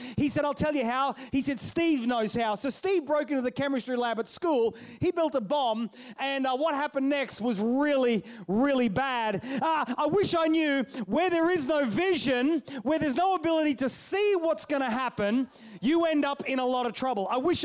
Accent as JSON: {"language": "English", "region": "England", "country": "United Kingdom", "accent": "Australian", "said": "I'm an Englishman with an Australian accent."}